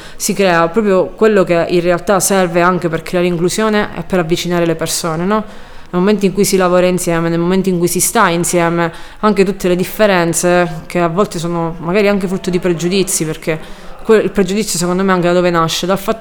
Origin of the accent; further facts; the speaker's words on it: Calabria, Italy; Lì le persone, che diciamo come calabresi, ecco, sappiamo perfettamente che significa andare via